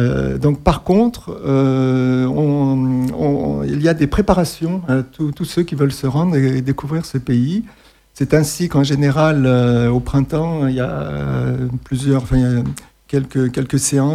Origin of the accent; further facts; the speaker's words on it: Paris, Île-de-France, France; born there; now in Isère, France; Donc ma mère, elle était née à Paris et moi-même, je suis né à Paris. Et là, ça fait environ 35 ans que je suis isérois.